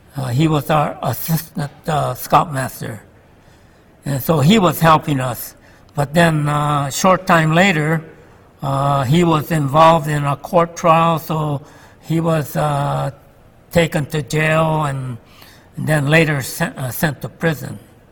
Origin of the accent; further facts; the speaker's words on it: El Monte, California, United States; born there; I was born in El Monte, California.